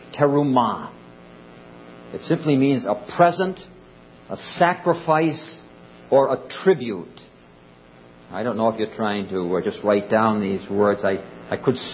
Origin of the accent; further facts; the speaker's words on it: Rhode Island, United States; accent: Rhode Island; And I say I never mispronounce them because it's just my accent. From Rhode Island, everybody talks this way.